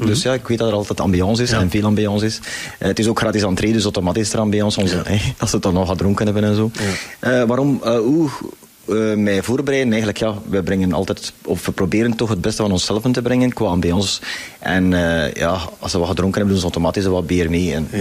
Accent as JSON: {"language": "Dutch", "town": "Aalst", "region": "Flanders", "country": "Belgium", "said": "Allee, bij ons in Oosters zeggen ze, de Giever ertussen, vinden ze het toffer."}